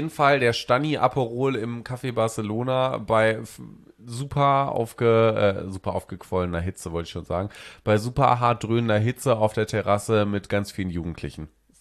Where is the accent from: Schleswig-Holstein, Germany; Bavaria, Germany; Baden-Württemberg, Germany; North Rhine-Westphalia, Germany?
North Rhine-Westphalia, Germany; Bei uns in Ostwestfalen, da wo ich ja wegkomme, da ist ein Radler mit Fanta.